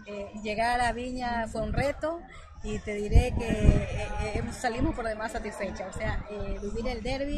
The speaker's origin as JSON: {"language": "Spanish", "country": "Ecuador", "said": "Sí, somos periodistas hípicas de Ecuador."}